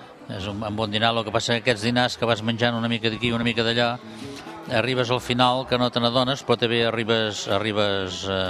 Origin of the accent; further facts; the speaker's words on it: Canet d'Adri, Catalonia, Spain; Des de petit, que aquí a Canet d'Adri, doncs els anàvem a buscar amb un llum de carburo per les hortes